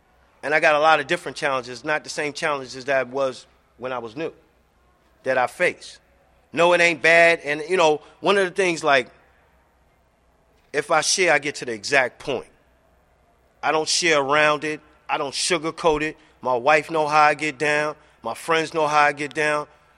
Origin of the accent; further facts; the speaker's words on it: New York City, New York, United States; I need to let y'all know I came from the lifestyle. I was born and raised in New York City.